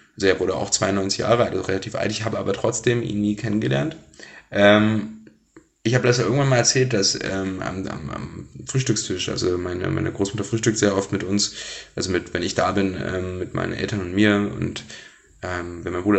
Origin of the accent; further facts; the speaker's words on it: Blankenburg, Saxony-Anhalt, Germany; also born or lived in Wernigerode; Wernigerode bin ich geboren, Blankenburg in der Stadt daneben aufgewachsen, aber Wernigerode würde ich als meine Heimat sozusagen sehen, Sachsen-Anhalt im Harz